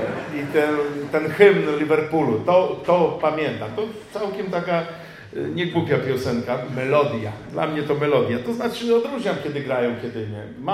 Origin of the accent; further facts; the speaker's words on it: Warsaw, Masovian Voivodeship, Poland; U mnie to jeszcze bliskość Wisły, ponieważ nad samą Wisłą się wychowywałem, przy moście Śląsko-Dąbrowskim są takie wieżowce 11-piętrowe.